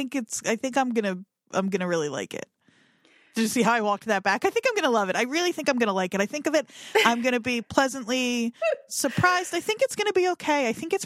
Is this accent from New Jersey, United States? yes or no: yes; New Jersey, United States; especially for as annoying as we are about being from Jersey.